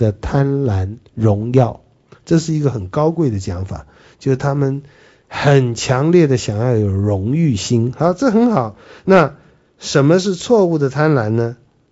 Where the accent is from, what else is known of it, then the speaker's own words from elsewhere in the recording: China; 然后我们中国人以前有这个这样的传统哈